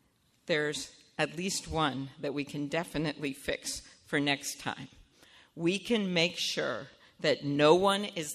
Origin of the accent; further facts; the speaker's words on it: Midwest, United States; And as a Midwesterner, I think our voice must be heard.